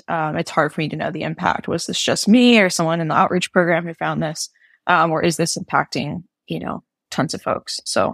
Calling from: Seattle, Washington, United States; I'm joining from Seattle, Washington.

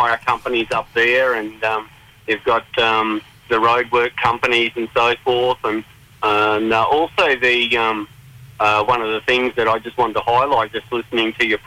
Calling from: Brisbane, Queensland, Australia

